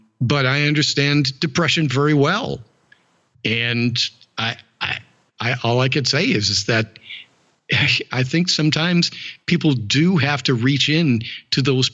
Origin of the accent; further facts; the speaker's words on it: Milwaukie, Oregon, United States; I'm down from Milwaukee, Oregon.